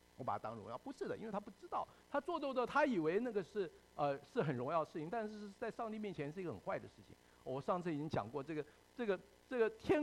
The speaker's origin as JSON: {"language": "Chinese", "country": "Taiwan", "tie": "born or raised there", "said": "我生长在台湾，我出生在台湾的国家，那个地方它不是一个无神论的地方"}